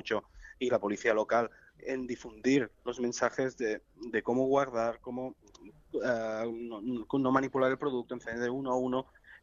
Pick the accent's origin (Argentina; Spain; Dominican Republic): Spain; Barcelona, Catalonia; Yo, que soy de Barcelona, tengo el corazón muy puesto aquí en Alicante.